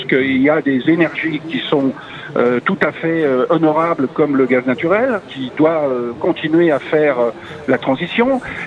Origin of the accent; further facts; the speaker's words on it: Paris, Île-de-France, France; Je suis parisien, donc vous ne tracassez pas, c'est quand vous voulez.